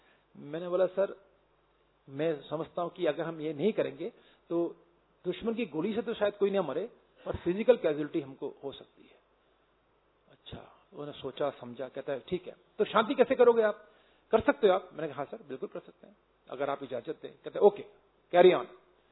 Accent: Agra, Uttar Pradesh, India; मैंने कहा दोस्त मैं आगरा का रहने वाला हूं

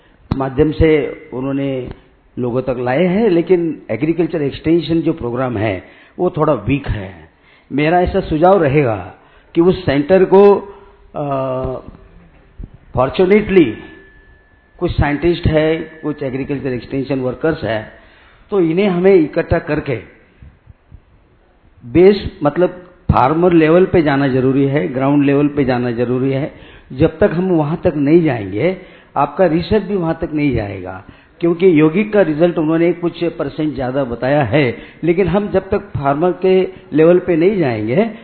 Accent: Parbhani, Maharashtra, India; मैं महाराष्ट्र परभणी से हूं।

